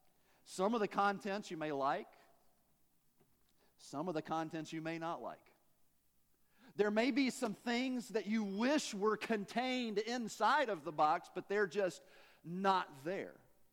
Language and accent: English; Tennessee, United States; I'm from Tennessee, and English wasn't real good for me, right?